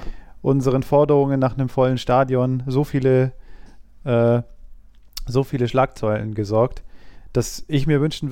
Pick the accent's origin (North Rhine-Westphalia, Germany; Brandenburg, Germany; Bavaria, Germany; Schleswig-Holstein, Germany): North Rhine-Westphalia, Germany; Cologne; als Kölner hätte ich mich auch sehr darüber gefreut, Unioner in Köln begrüßen zu können.